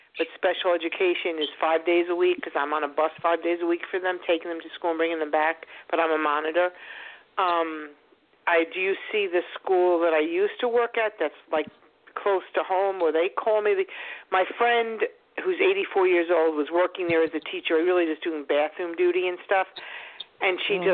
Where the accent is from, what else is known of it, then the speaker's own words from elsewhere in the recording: New York, United States; I'm sorry, Long Island.